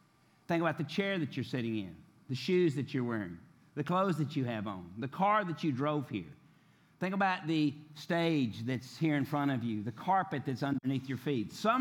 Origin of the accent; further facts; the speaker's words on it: Tennessee, United States; I'm from Tennessee, too.